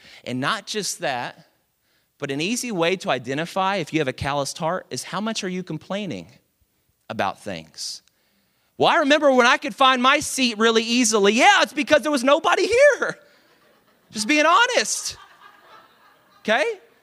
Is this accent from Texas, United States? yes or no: yes; Dallas, Texas, United States; And even though I love the Cowboys, and I'm from Dallas, like I said earlier, and so, like, I was born into this, okay?